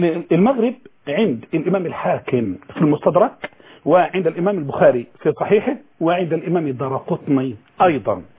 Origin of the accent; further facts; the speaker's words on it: Egypt; وإحنا عندنا في مصر